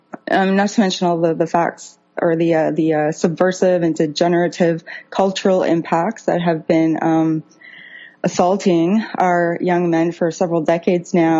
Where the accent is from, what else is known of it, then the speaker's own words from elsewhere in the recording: West Coast, United States; You know, I grew up on the West Coast. There's a lot of Asian people.